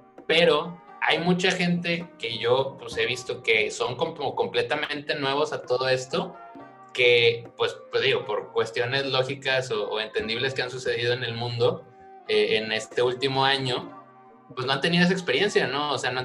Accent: Monterrey, Nuevo León, Mexico; nosotros que somos de Monterrey podemos como confirmarlo 100%

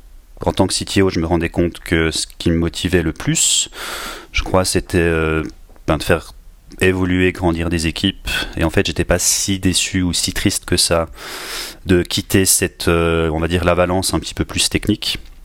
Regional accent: Switzerland; accent: Swiss; vous allez peut-être déceler un petit accent suisse. Donc, je suis suisse, j'ai grandi dans une région assez rurale au nord de la Suisse, pas très loin de Bâle, et puis j'ai fait mes études dans une école d'ingénieurs à Lausanne

